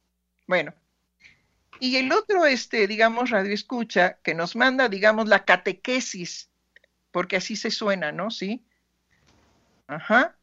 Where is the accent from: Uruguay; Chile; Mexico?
Mexico; Pues yo soy psicoanalista mexicana.